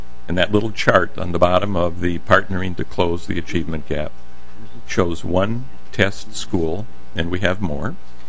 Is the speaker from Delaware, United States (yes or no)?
no; Litchfield, Minnesota, United States; I grew up in Litchfield, Minnesota, a proud kid of Meeker County, just so you know